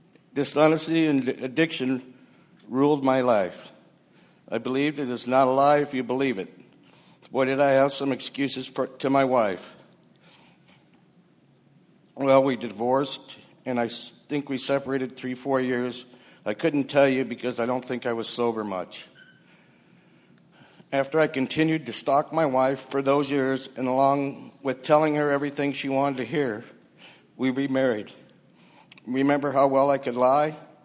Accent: Detroit, Michigan, United States; Raised as an Irish Catholic in Detroit, going to Catholic school, I went through most of the sacraments so I too could go to heaven.

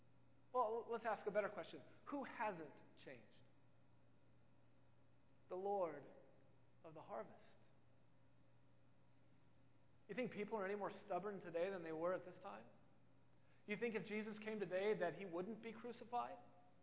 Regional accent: Midwest, United States; I remember growing up in the Midwest where there was a farming community all around me

